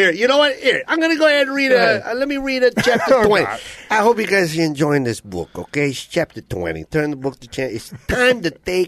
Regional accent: Louisiana, United States; Already, I'm from Louisiana. I'm from Louisiana.

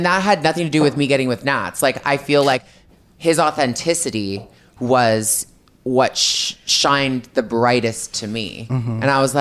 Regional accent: Canada; growing up in Canada

